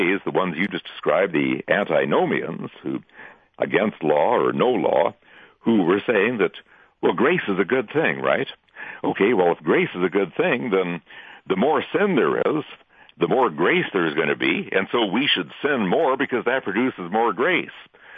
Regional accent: Alabama, United States; well, I'm from Alabama, and we have a speed limit of 70 miles an hour here in Alabama

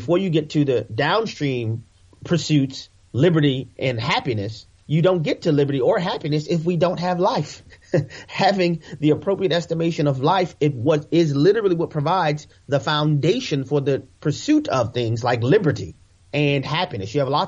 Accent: New Orleans, Louisiana, United States; cities like my hometown of New Orleans, Louisiana

